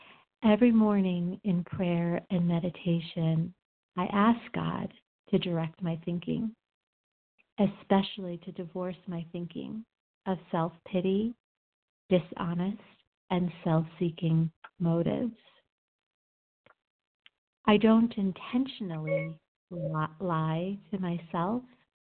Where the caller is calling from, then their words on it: Colorado, United States; I'm calling in from Colorado.